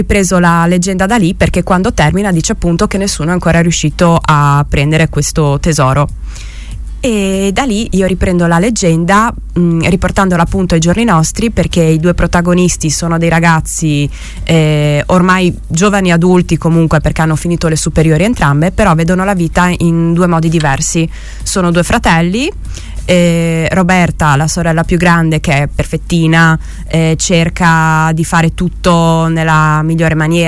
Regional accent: Gemona, Friuli-Venezia Giulia, Italy; Sì, sono di Gemona.

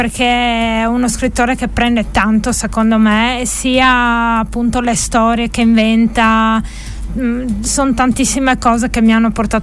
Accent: Cleulis, Friuli-Venezia Giulia, Italy; also born or lived in Tolmezzo; now in Udine, Italy; Io sono nata a Tolmezzo, vissuta tra le montagne, a Cleulis, però adesso abito a Udine

